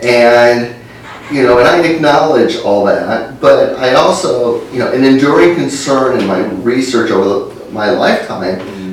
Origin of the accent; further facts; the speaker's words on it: United States; I'm speaking as an American scholar of international relations